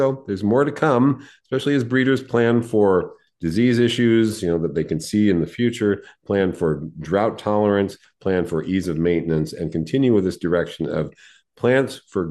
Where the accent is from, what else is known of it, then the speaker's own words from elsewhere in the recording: San Diego, California, United States; I grew up with these in San Diego.